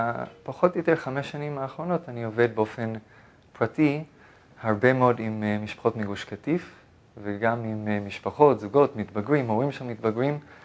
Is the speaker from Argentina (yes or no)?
no; Toronto, Ontario, Canada; Hebrew is a second language; moved away as an adult; now in Israel; אני גדלתי בקנדה, טורונטו, קנדה. באתי לארץ לשנה ללמוד בישיבה, בגיל 18, ומאז אני פה.